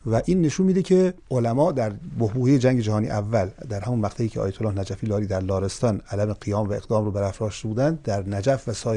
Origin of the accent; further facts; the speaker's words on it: southern Iran, Iran; چون اهل جنوبی بخوایم تعریف کنیم از رشته کوهی که در دامنه هاش بزرگ شدیم